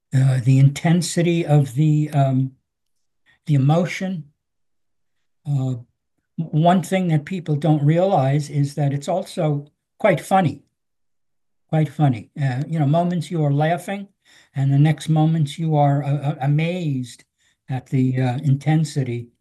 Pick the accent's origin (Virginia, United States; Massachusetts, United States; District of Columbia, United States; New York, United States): New York, United States; Patchogue; now in Bellport, United States; I grew up in Patchogue. And right now we live in Bellport. We've lived in Bellport for over 40 years.